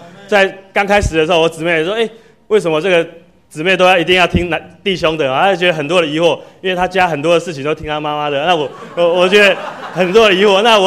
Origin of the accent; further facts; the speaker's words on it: Sanchong, New Taipei, Taiwan; 我自己本身是儿童班长大的哦，那在生长在这个不好的环境，在三重啊，